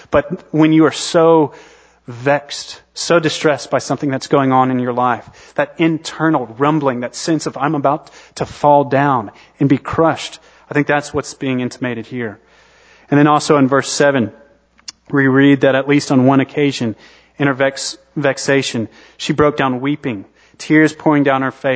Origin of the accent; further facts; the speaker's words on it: United States; telling me how, as an American, I was loud and wordy.